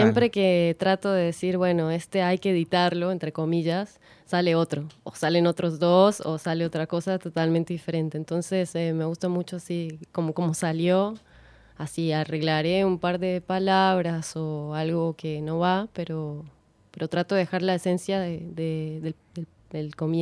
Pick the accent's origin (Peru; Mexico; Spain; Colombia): Colombia; Bogotá; moved away as an adult; now in Córdoba, Argentina; yo soy de Bogotá, Colombia. Llegué a Córdoba hace 6 años. Venía principalmente por 2 años a hacer una maestría en literatura y me capturó esta ciudad, así que aquí estoy.